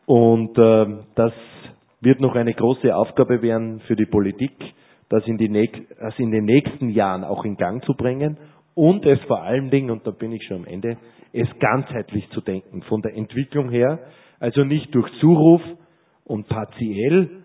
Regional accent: St. Wolfgang, Upper Austria, Austria; now in Linz, Austria; ich wohne erst seit 20 Jahren in dieser Stadt. Linz ist meine neue Heimat geworden. Aber ich komme aus einem Bereich, wo man mit dem Wasser ganz anders umgeht, nämlich aus dem Salzkammergut, aus St. Wolfgang genauer gesagt.

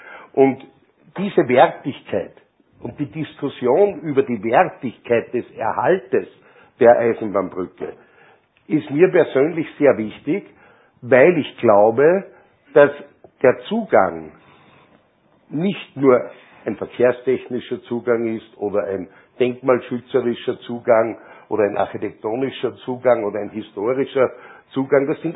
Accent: Linz, Upper Austria, Austria; ich bin ein gebürtiger Linzer, Linz ist meine Heimatstadt, ich habe sozusagen die 64 Jahre meines Lebens im Wesentlichen in Linz verbracht, habe mich immer für diese Stadt auch engagiert.

